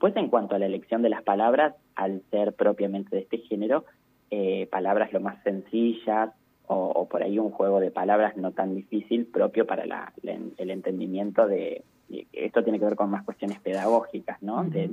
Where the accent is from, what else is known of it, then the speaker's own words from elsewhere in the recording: General Acha, La Pampa, Argentina; estoy tan orgulloso del lugar de donde vengo. General Hacha para mí siempre va a ser mi lugar, mi pueblo, mi querida Pampa, como yo siempre digo.